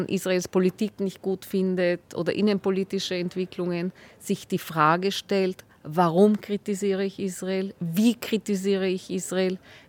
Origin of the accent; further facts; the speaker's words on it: Austria; weil ich bin ja in Österreich zur Welt gekommen und aufgewachsen